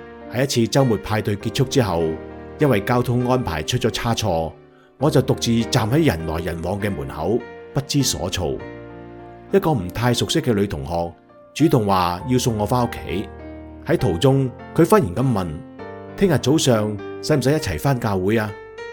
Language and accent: Chinese; Kaohsiung, Taiwan; 我出生在台湾的高雄，一座依山傍海的港口城市，空气中总是带着咸咸的海味